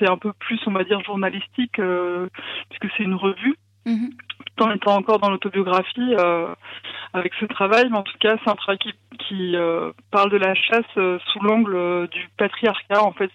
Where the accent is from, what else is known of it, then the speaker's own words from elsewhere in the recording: Hauts-de-France, France; born there; moi, je suis née en Picardie, c'était exactement la même chose.